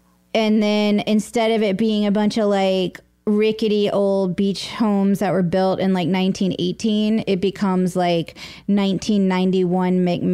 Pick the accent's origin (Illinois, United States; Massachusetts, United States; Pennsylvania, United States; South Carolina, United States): South Carolina, United States; Sullivan's Island; Yeah, and I grew up on Sullivan's Island. Which is the neighboring island to Isle of Palms.